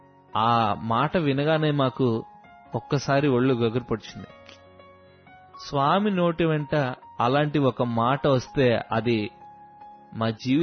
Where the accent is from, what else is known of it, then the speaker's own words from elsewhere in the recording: Bhimavaram, Andhra Pradesh, India; మాది భీమవరం పశ్చిమ గోదావరి జిల్లా